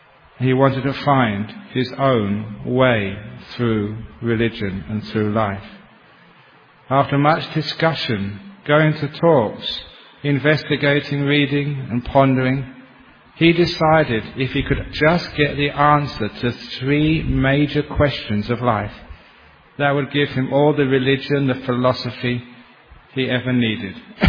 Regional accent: London, United Kingdom; When I was growing up in London

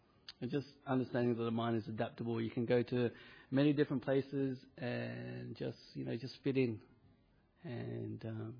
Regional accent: Australia; we only get taught so much growing up in the West and being Australian

